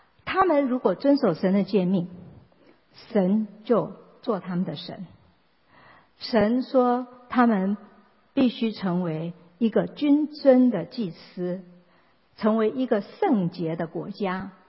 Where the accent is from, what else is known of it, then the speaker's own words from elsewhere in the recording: China; 尤其我们中国人什么样的动物都可以吃。